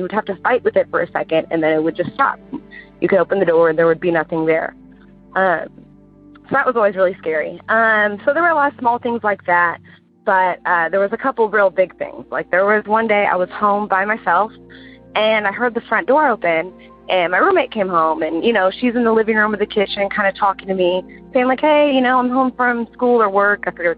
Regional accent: Houston, Texas, United States; I'm from Houston, Texas.

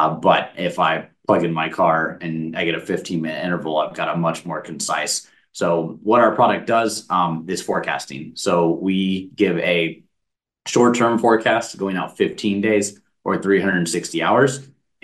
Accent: Houston, Texas, United States; As I said, I grew up in Houston. If it's below 40, we just shut the whole city down.

